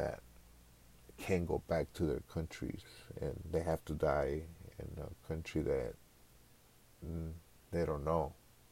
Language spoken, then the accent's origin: English; Mexico; I grew up in Mexico, so walking back in the neighborhood that you walk when you were a little kid is just an emotional moment.